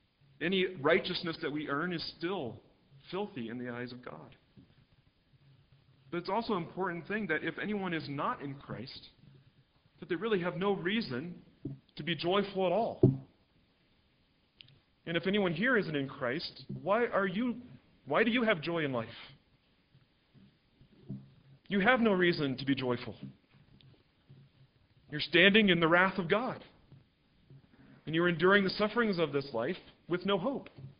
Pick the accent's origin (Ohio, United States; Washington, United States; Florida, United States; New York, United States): Washington, United States; Seattle; As was mentioned in my introduction, and as I also mentioned, I'm from Seattle.